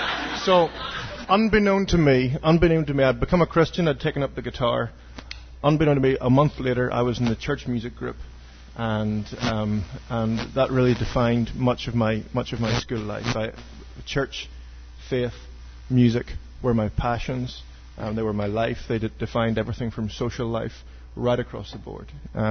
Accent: Ireland; moved away as an adult; also born or lived in England; I, like a mug, was put forward, being Irish, thinking I could convert an English university in the first term

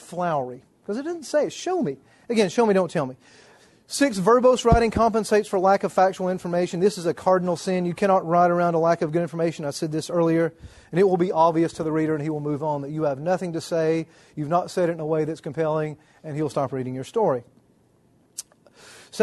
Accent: Deep South, United States; I'm from the Deep South, so it's endemic.

